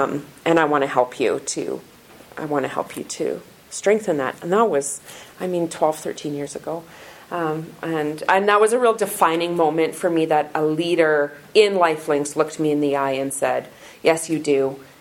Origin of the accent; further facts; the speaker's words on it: Cranbrook, British Columbia, Canada; Yeah, I am from Cranbrook, from Connect Church.